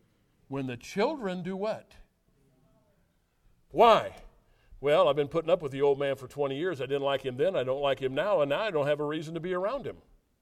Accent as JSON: {"language": "English", "region": "Mississippi River", "country": "United States", "tie": "born or raised there", "said": "I grew up on the Mississippi River."}